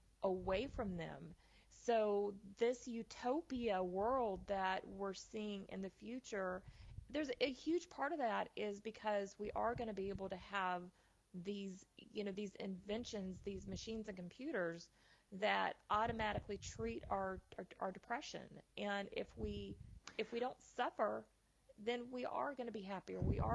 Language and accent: English; the South, United States; I'm from the South. You know, I'm known as a Southern style medium.